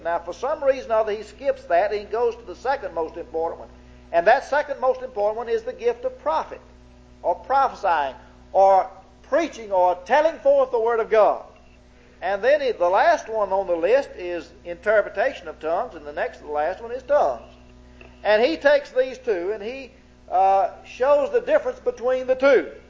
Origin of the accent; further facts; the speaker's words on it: Mississippi, United States; I was raised down in Noxubee County, you know, down there where they don't have a university. And they don't speak but one language down there.